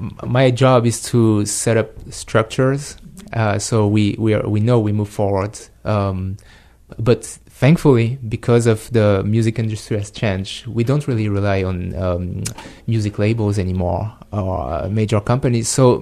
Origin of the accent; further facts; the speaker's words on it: France; English is a second language; now in Michigan, United States; it's funny because I find similarities with Michigan and my hometown. Yeah. Because it's not Paris, it's the province. So it's a small town.